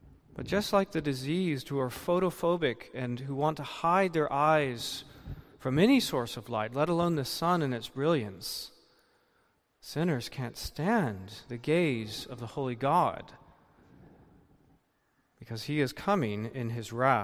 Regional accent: Tampa, Florida, United States; I remember myself that as a young man growing up in Tampa, there were many Christian churches

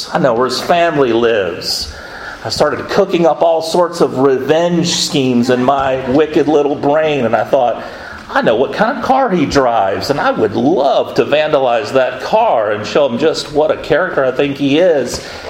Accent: Florida, United States; an old family friend from my hometown in North Florida, 750 miles away

